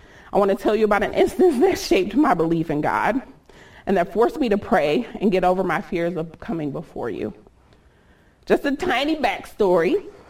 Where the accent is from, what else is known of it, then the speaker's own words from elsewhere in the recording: Inkster, Michigan, United States; We're driving in my city, Inkster, where I grew up in Michigan, and he's asking me to see where I grew up. I didn't really have like a solid home.